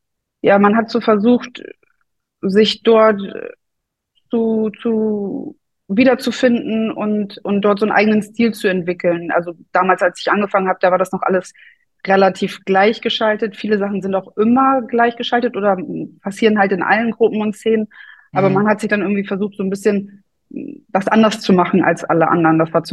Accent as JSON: {"language": "German", "country": "Germany", "tie": "born or raised there", "said": "Ich bin in der Nähe von Bremen groß geworden."}